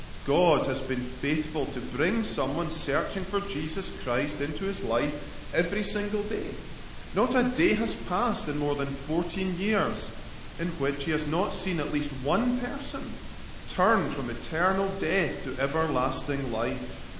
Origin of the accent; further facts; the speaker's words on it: Scotland, United Kingdom; that is I'm Scottish